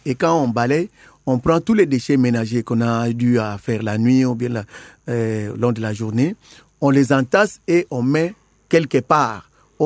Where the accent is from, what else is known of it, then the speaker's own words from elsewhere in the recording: Kinshasa, DR Congo; Le matin, évidemment, chez nous, à Kinshasa